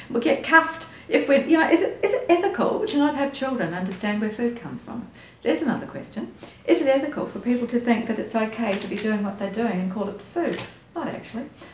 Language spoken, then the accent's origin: English; New Zealand; I'm a Kiwi.